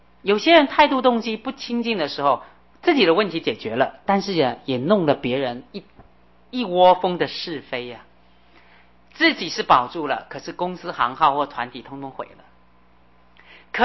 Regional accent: China; 可是我觉得我们中国人还有很多很多的优点

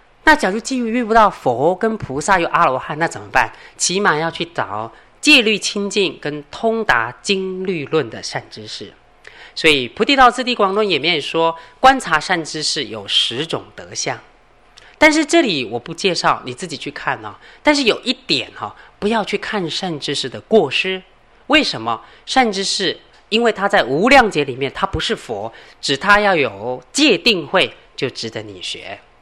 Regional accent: China; 所以我们中国人是非常有福报的，你知道吗？

